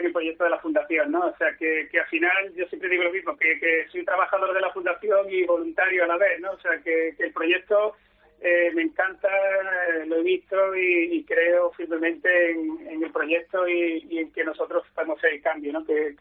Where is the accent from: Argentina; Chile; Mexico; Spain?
Spain; Málaga, Andalusia; él ha vivido también toda la vida aquí en Málaga y bueno, pues somos malagueños, ¿no?